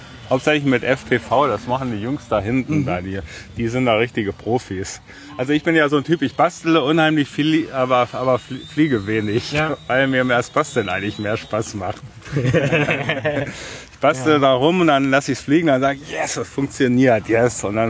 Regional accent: Karlsruhe, Baden-Württemberg, Germany; Ich bin aus Karlsruhe.

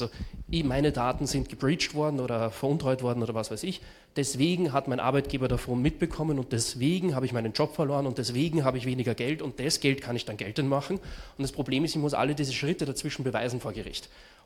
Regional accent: Austria; die sind gerade bei uns in Österreich zum Glück sehr überschaubar

